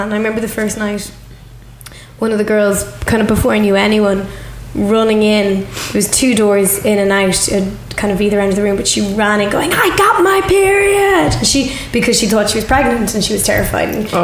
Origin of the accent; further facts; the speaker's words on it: Ireland; But we're Irish.